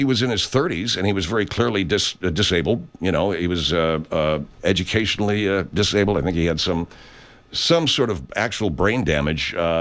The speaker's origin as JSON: {"language": "English", "town": "Arcadia", "country": "United States", "tie": "born or raised there", "said": "when I was growing up in Arcadia, we had a man, a very unfortunate man"}